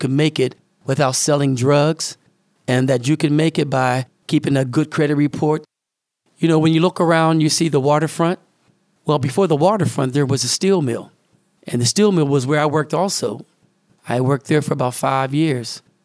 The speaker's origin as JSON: {"language": "English", "town": "Homestead", "region": "Florida", "country": "United States", "tie": "born or raised there", "said": "I was born on January 17th, 1959, at the Homestead Hospital, which was just down the road. I was born and raised here in Homestead."}